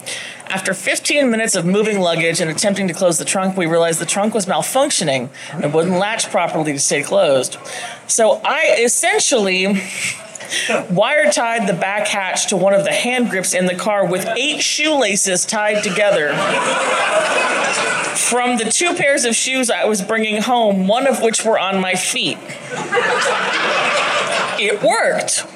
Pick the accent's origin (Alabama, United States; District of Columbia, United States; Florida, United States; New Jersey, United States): New Jersey, United States; I'm from New Jersey.